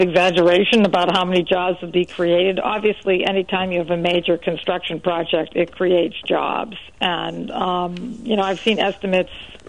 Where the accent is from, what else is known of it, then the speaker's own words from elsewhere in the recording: United States; And I resent the fact as an American that our own environmental organizations are pressing a foreign country to have a climate policy